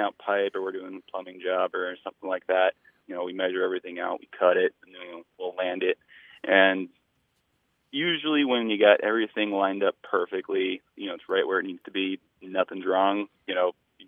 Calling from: Escanaba, Michigan, United States; Hi there. … I'm calling from Escanaba, Michigan.

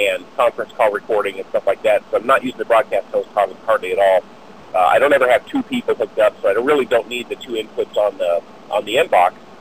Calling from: Wasilla, Alaska, United States; On this, I'm driving from Wasilla, Alaska, into Anchorage, Alaska.

